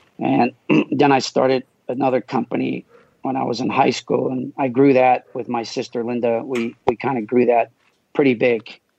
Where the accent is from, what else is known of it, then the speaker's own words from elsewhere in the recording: Morocco; first language French; English is a second language; also born or lived in Israel; In Morocco, we spoke French first, and then I learned Hebrew, my second language. And English is my third language, and I never went to kindergarten. I went right to first grade when I was 7 years old.